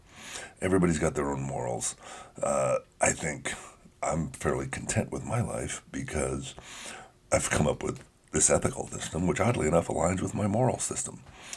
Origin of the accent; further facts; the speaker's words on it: United States; I'm an American. I really like the idea of life, liberty, and the pursuit of happiness.